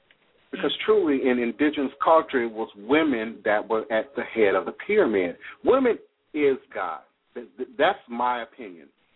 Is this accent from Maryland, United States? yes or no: yes; Capitol Heights, Maryland, United States; I grew up in Capitol Heights, right across the street from Bradbury Heights.